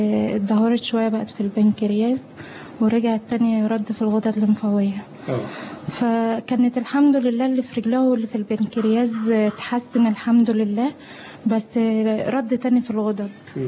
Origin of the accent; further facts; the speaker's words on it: Tanta, Gharbia, Egypt; احنا من طنطا ارياف يعني